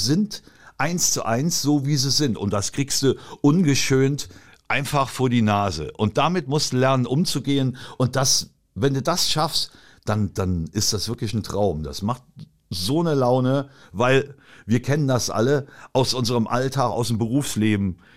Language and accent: German; Trier, Rhineland-Palatinate, Germany; Da gab es halt früher bei uns in Trier, da gab es diese Rock'n'Roll-Szene